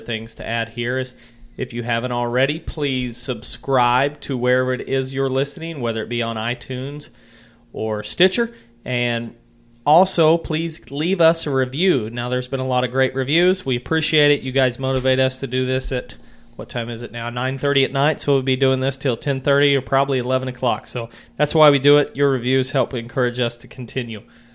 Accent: the South, United States; accent: Southern; I'll never be able to pass as a Northerner. Yeah. There's just too much twang in this voice.

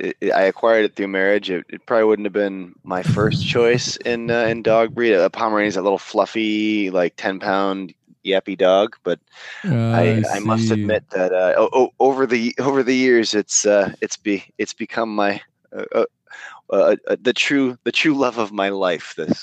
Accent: Chicago, Illinois, United States; now in San Francisco, United States; I grew up in Chicago and moved out to California

